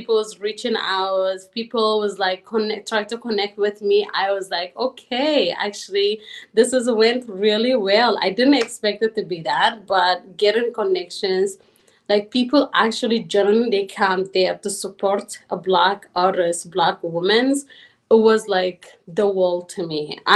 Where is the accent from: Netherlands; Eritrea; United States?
Eritrea; now in Canada; As soon as I came from Eritrea